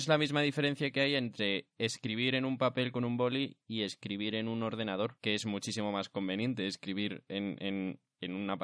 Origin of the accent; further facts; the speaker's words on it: Madrid, Community of Madrid, Spain; no he escuchado eso en la vida, soy de Madrid.